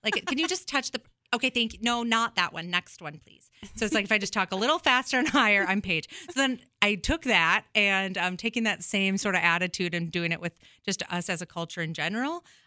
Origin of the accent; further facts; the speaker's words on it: Beulah, North Dakota, United States; also born or lived in Hazen; So I grew up in Beulah. I actually was born in Hazen, North Dakota at the hospital there.